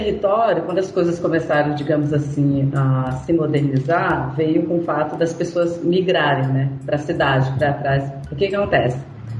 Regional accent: Pará, Brazil; born there; eu nasci no Pará, na verdade

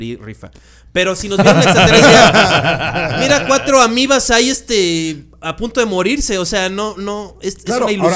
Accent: Acapulco, Guerrero, Mexico; Sí, soy muy priista de Acapulco

